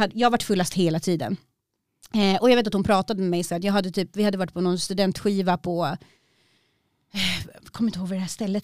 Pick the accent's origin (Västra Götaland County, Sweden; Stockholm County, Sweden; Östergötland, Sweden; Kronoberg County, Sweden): Stockholm County, Sweden; Märsta; i Märsta så finns det villaområden och så där jag växte upp, och så finns det områden som är lite mer ghetto.